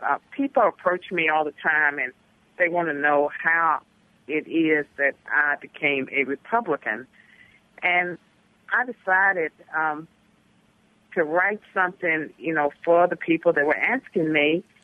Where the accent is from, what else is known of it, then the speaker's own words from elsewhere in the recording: Virginia, United States; I talk about having been born and raised in Virginia, Virginia was a state of massive resistance to integration